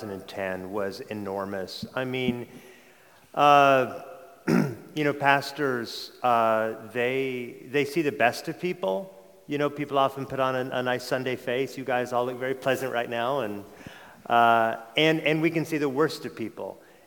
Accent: Portland, Oregon, United States; also born or lived in Honolulu, United States; I grew up in Oregon because my parents divorced and my mom moved to be near her parents in a suburb of Portland.

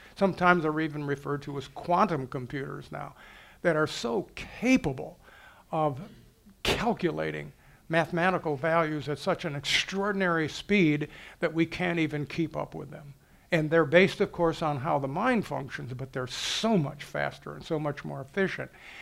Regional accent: Chicago, Illinois, United States; Now, I will make a prediction. I'm from Chicago. I'll make a prediction.

